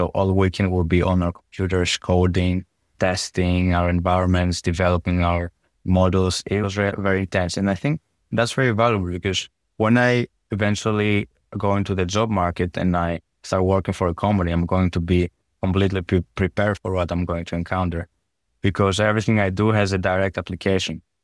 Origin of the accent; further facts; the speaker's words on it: Greece; For example, I'm from Greece.